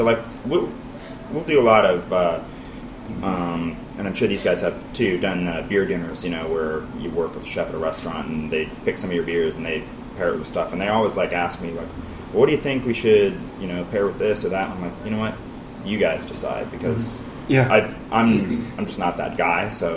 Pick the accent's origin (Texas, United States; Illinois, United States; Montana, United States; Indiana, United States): Montana, United States; now in Portland, United States; No, I'm from Montana originally, and so Portland is kind of where you end up.